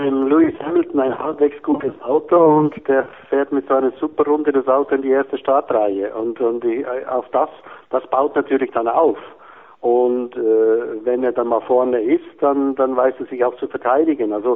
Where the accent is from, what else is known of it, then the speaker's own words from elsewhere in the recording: Switzerland; da habe ich ein spezielles Auge drauf als Schweizer.